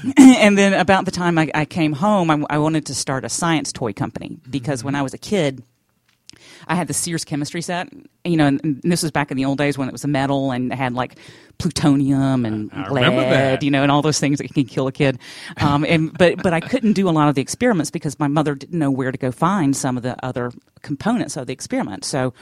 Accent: Athens, Georgia, United States; I was born in Athens, Georgia, and I'm actually eighth generation Georgian. My family has been here since before the Revolution.

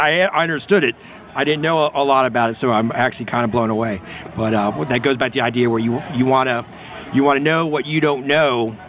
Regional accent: Melbourne Beach, Florida, United States; I'm a fellow Space Coaster. I grew up in Melbourne Beach.

